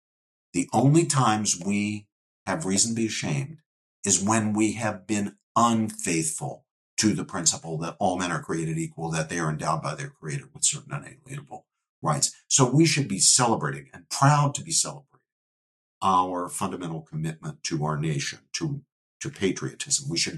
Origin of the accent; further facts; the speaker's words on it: West Virginia, United States; now in New Jersey, United States; They're in Kentucky or my home state of West Virginia or my current state of New Jersey, doesn't matter where.